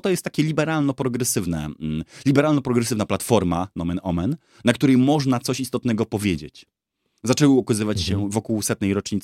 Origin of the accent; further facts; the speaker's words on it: Wrocław, Lower Silesian Voivodeship, Poland; now in Warsaw, Poland; ja też jak przyjechałem z Wrocławia do Warszawy